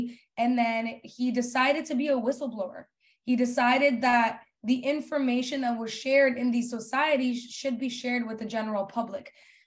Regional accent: Canada; It is more American based, which I am Canadian.

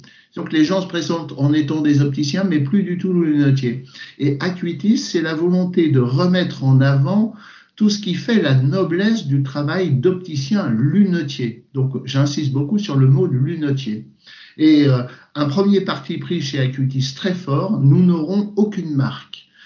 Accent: Nantes, Pays de la Loire, France; born there; j'ai mis dans ma ville natale qui est Nantes

